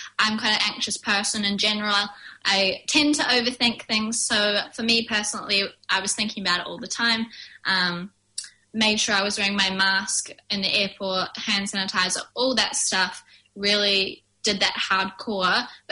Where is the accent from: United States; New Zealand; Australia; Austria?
New Zealand; Devonport, Auckland; now in United Kingdom; We're both from Auckland on the North Shore. More specifically, we come from Devonport, which is a nice little part of the peninsula.